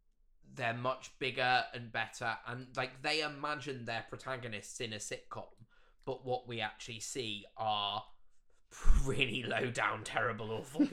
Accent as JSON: {"language": "English", "country": "United Kingdom", "said": "being British, I just wanted to just talk a little bit about whether we do think this trope is particularly prevalent in UK sitcoms"}